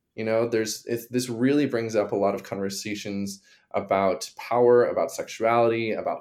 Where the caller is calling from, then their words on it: Halifax, Nova Scotia, Canada; Yeah, so I'm joining from Halifax, Nova Scotia, which is located in Mi'kma'ki, the ancestral and unceded territory of the Quebec peoples.